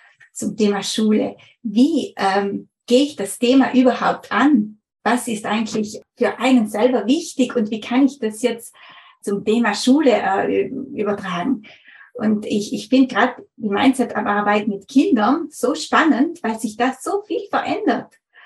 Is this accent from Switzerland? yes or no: no; Trentino-Alto Adige, Italy; ich komme aus dem Grödnertal, also Südtirol, Italien.